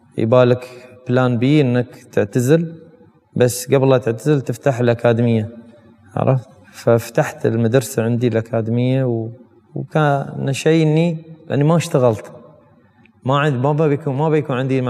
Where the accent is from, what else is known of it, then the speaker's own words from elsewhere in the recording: United Arab Emirates; نحن من الامارات ومن الخليج عندنا ذوق شوي في هالامور